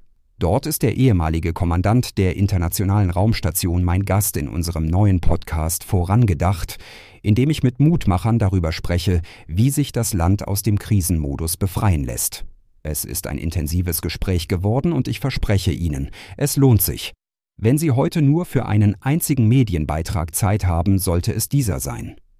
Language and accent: German; Stuttgart, Baden-Württemberg, Germany; born there; den ich als gebürtiger Stuttgarter natürlich schon seit Jahren für den allerbesten Kicker halte.